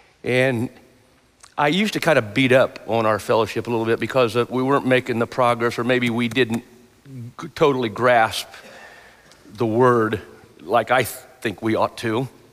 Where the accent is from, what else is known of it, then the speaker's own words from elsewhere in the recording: Lima, United States; I come from the Lima area, and Marion was one of the elders up there for a while.